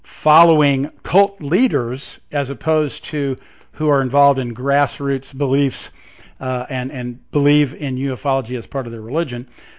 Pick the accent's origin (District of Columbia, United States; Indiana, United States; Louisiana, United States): Indiana, United States; actually Jim Jones was from my home state of Indiana.